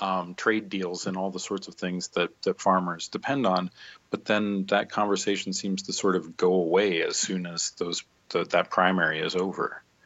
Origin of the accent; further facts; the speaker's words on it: Pennsylvania, United States; now in Nebraska, United States; So I grew up in Pennsylvania, but I live in Nebraska.